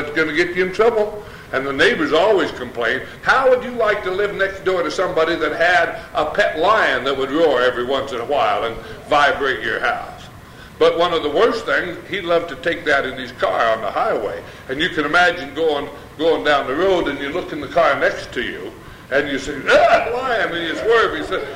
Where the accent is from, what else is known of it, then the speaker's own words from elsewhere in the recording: Idaho, United States; I come from the Sticks of Idaho, a town about the size of Haines.